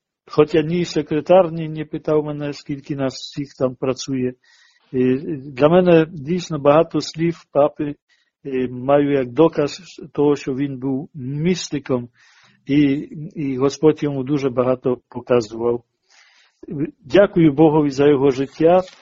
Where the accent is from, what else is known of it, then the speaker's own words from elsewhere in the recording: Zaporizhzhia, Zaporizhzhia Oblast, Ukraine; І я там говорю, що я з Запоріжжя і так далі.